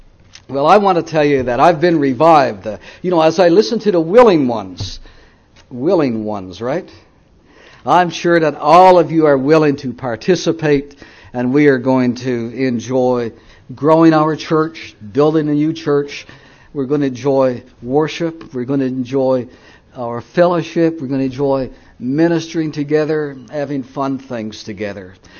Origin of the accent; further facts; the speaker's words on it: Canada; now in United States; Well, we've lived in the United States for 26 years. We came from Canada. We are not citizens of the United States.